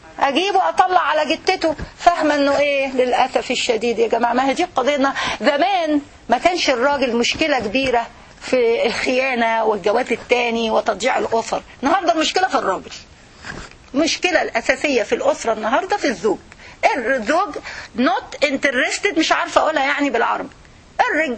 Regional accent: Egypt; احنا عندنا في مصر بيوت

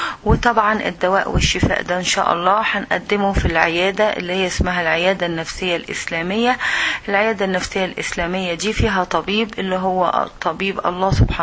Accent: Egypt; moved away as an adult; now in United States; وانا اساسا مصرية بعيش في امريكا مع جوزي واولادي بقالي حوالي أكثر من 10 سنين.

